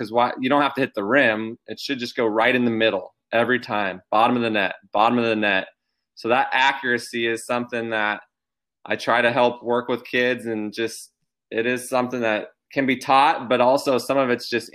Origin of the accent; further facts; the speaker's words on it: Oregon, United States; Yeah, so I was born and raised out here in Oregon, grew up in Southern Oregon, and spent my whole life out here.